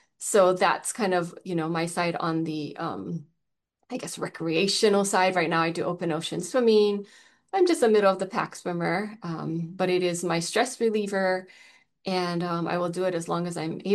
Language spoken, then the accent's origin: English; Hawaii, United States; So yeah, I'm from Maui.